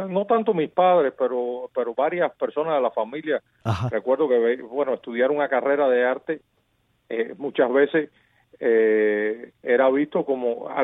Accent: Cuba; Yo viví allí hasta, en el 1989 me fui a estudiar a La Habana.

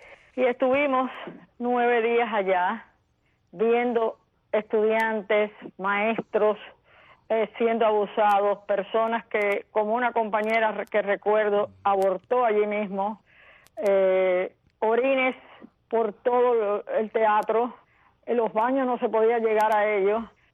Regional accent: Cuba; moved away as an adult; now in Miami, United States; Fue muy triste para todos nosotros ver nuestro país ser destruido.

